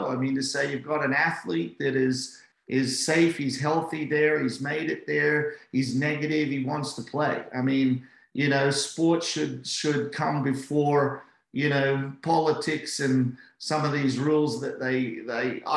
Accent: Australia; But what kind of saddened me as an Aussie, right, was, you know, Australia's like one of the friendliest and most welcoming places in the world.

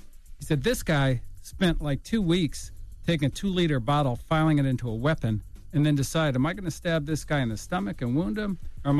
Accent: Berkeley, California, United States; I grew up in the East Bay, Berkeley, California, right next to Oakland. So I came up in kind of that thing.

